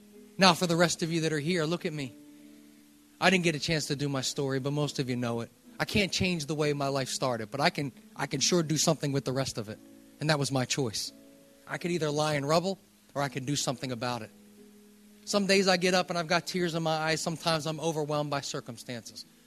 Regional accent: United States; maybe I can get away with this since I'm from America.

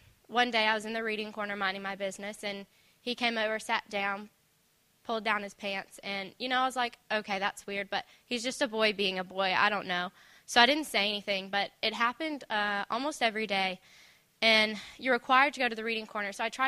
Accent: North Carolina, United States; moved away as an adult; I'm from North Carolina, which is the east coast of the U.S., and this is my first time traveling alone, my first time outside of the U.S.

